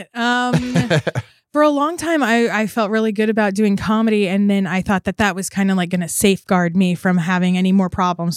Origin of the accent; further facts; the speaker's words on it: United States; So I grew up in America, circa now.